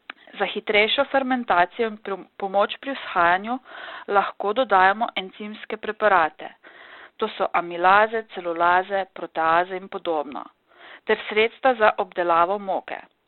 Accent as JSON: {"language": "Slovenian", "town": "Krško", "region": "Lower Sava", "country": "Slovenia", "said": "Ker izhajam iz Krškega, dovolite, da v tem kontekstu uporabim rek"}